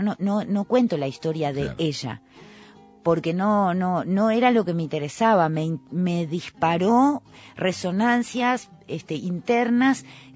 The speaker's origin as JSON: {"language": "Spanish", "region": "Montevideo", "country": "Uruguay", "said": "como buena montevideana"}